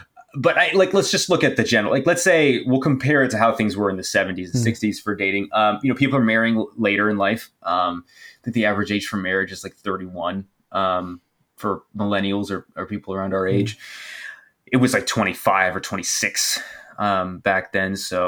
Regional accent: United Kingdom; So I'm English. Mm. I'm half English, half Puerto Rican.

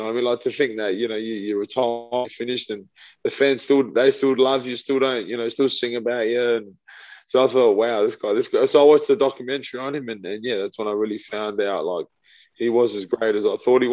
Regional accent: Australia; I came from Australia.

